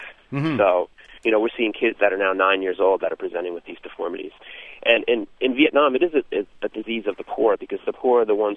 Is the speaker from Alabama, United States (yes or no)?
no; Palo Alto, California, United States; I'm a podiatrist from Palo Alto, California